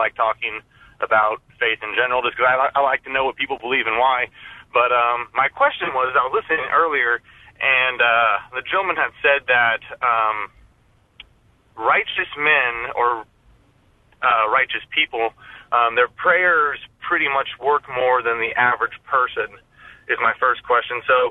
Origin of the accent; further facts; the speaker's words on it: St. Joseph, Missouri, United States; I'm from St. Joseph, Missouri.